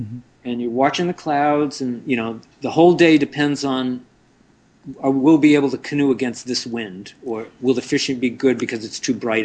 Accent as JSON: {"language": "English", "town": "Brockton", "region": "Massachusetts", "country": "United States", "tie": "born or raised there", "also_born_or_lived": "Bridgewater", "said": "I grew up fishing in Massachusetts when I grew up in Brockton and Bridgewater, Mass."}